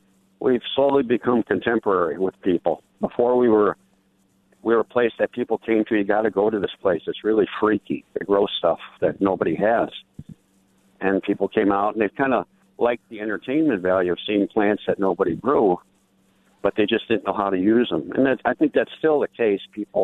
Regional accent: Berwyn, Illinois, United States; So growing up in Berwyn, Illinois, and growing up Czech, you had to find what you love to do had to be your profession because you're going to do it every day.

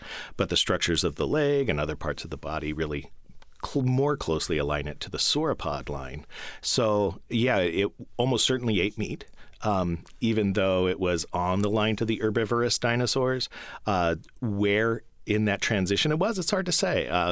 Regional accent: Wyoming, United States; I grew up in Wyoming, and part of what I wanted to do was understand these red rocks.

